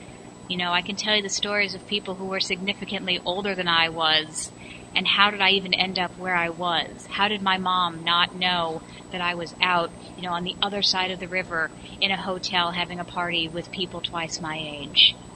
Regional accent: St. Louis, Missouri, United States; So I grew up in St. Louis, born and raised, an amazing family, a wonderful mom, a loving grandparents, dad, you know, everything.

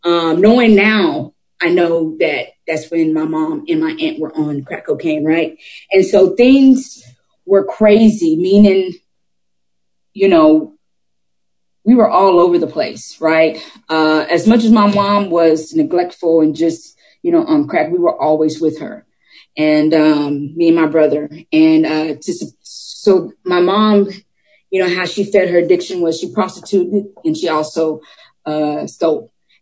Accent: Chicago, Illinois, United States; born there; So with that being said, I was born in Chicago, Illinois, September 5th of 1981.

